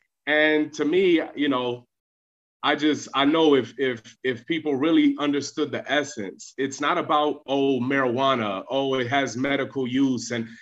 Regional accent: Chicago, Illinois, United States; violence in places like my hometown, Chicago

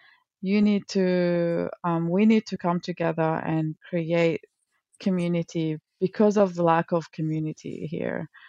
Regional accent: Lebanon; moved away; I come from Lebanon, but home at the moment is Nam.

